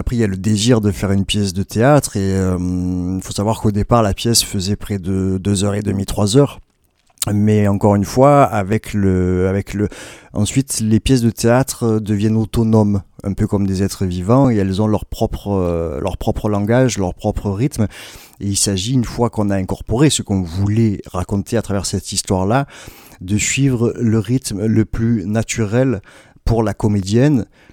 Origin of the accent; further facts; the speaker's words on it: Marseille, Provence-Alpes-Côte d'Azur, France; moi je sais qu'en tant que Marseillais, j'ai compris énormément de choses sur moi-même. C'est-à-dire qu'on grandit avec une ville qui est stigmatisée